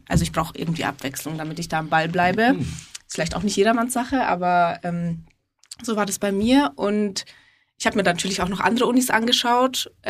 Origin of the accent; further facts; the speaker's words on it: Bavaria, Germany; Ich bin jetzt 24 Jahre alt. Ich komme eigentlich aus Bayern